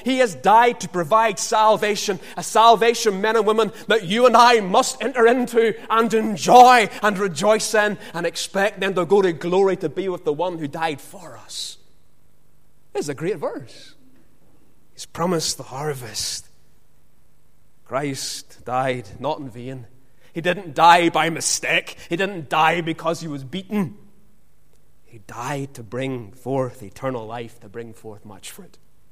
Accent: Ballymena, Northern Ireland, United Kingdom; I'm from Ballymena, right in the heart of it

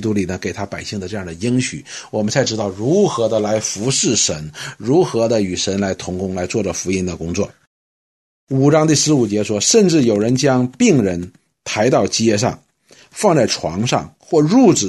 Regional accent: China; 我们中国人有句话叫耳听为虚，眼见为实。

